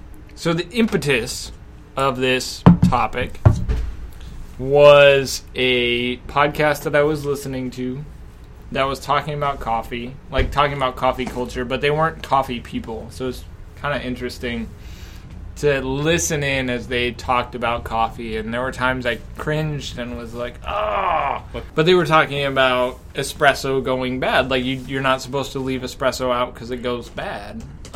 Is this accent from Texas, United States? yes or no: yes; Texas, United States; So I'm from Texas originally, and in Texas you shoot birds.